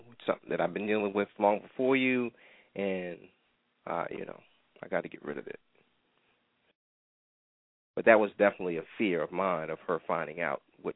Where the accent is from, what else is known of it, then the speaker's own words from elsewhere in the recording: Manhattan, New York, United States; Because when you're growing up in Manhattan, you can see it on TV, because cable was free